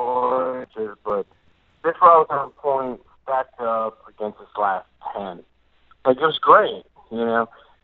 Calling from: The Woodlands, Texas, United States; from the Woodland.

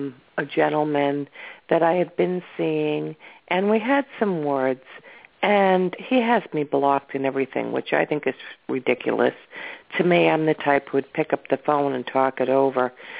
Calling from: Massachusetts, United States; from Massachusetts.

